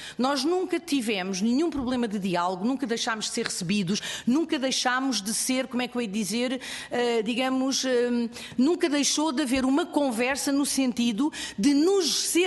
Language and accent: Portuguese; Portugal; enquanto portugueses